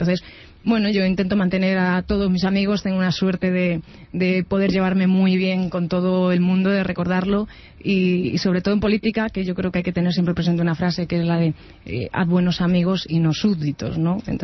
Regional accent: Pinto, Community of Madrid, Spain; como yo nací en Pinto y vivo en Pinto

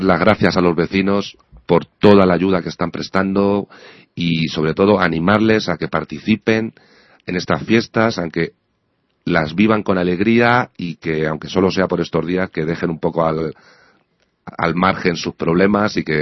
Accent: Ciudad Real, Castilla-La Mancha, Spain; Yo soy de Ciudad Real y me gusta ir a visitar a la familia

